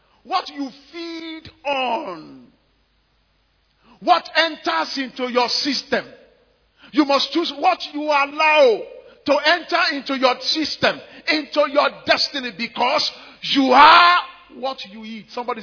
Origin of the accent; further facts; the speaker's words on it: Ibadan, Oyo, Nigeria; I remember growing up in Mainolende and then Mokola Roundabout. I told you for many years I sold soft drinks at that roundabout, Mokola Roundabout.